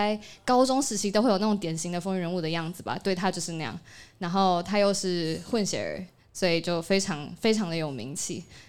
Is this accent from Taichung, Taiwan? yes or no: yes; Taichung, Taiwan; 好，因为我之前高中是我是台中人